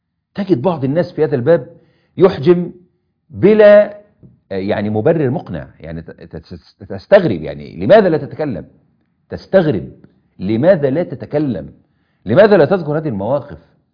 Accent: Egypt; عندنا في مصر

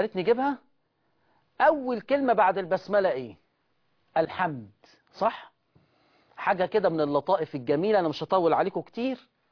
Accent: Egypt; أن يرفع عن أهل الإسلام وعن بلدنا مصر هذا الوباء والبلاء

